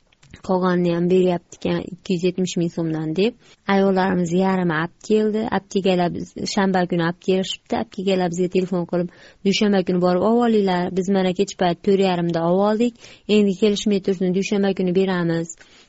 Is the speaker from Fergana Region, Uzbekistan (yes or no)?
no; Izboskan, Andijan Region, Uzbekistan; Men Andijon viloyati Izboskanlikman, Paytaxt shahridanman.